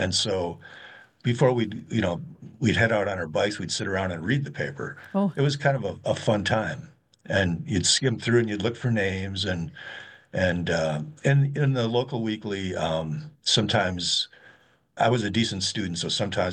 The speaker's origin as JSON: {"language": "English", "region": "Wisconsin", "country": "United States", "tie": "born or raised there", "said": "I grew up in Wisconsin and in a town of about 5,000 people, and I delivered the daily newspaper."}